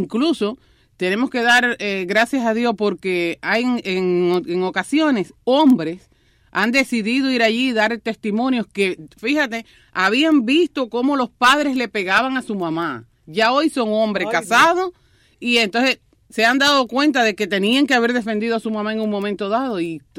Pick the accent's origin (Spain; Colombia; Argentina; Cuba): Cuba; no sabes con qué me criaron a mí, porque en Cuba